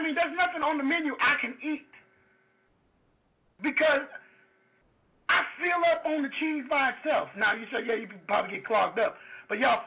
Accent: Louisiana, United States; because I have been born and raised in Louisiana, and I know what good food is

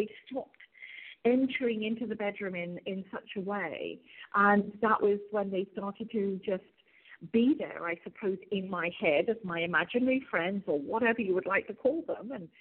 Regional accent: United Kingdom; now in Canada; Originally, I'm from the UK, United Kingdom. I currently resident of Canada. Although while I'm speaking to you at this moment, I'm actually in Mexico.

